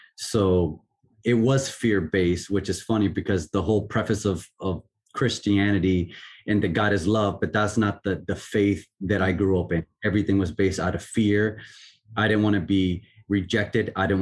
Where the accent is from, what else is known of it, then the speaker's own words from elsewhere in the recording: Puerto Rico; So I come from a very traditional Puerto Rican home, born and raised in Puerto Rico.